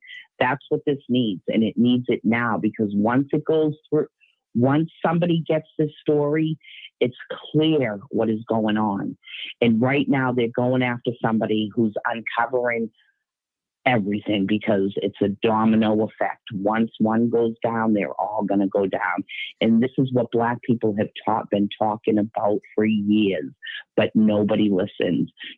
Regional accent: Boston, Massachusetts, United States; I grew up in Boston my whole life, and the corruption is real in this state.

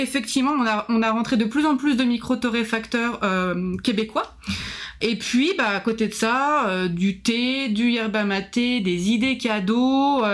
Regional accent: France; hein, donc j'ai 35 ans, je suis originaire de France, pour ceux qui n'auraient pas reconnu le petit accent. Et je suis arrivée il y a de ça, ça va faire 3 ans et demi

